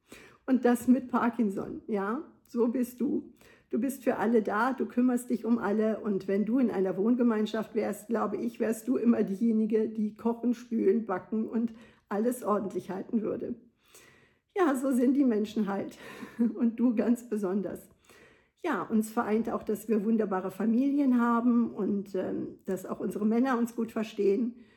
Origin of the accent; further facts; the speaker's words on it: Wuppertal, North Rhine-Westphalia, Germany; now in Bruchsal, Germany; Ich komme aus Wuppertal und wohne jetzt in Bruchsal.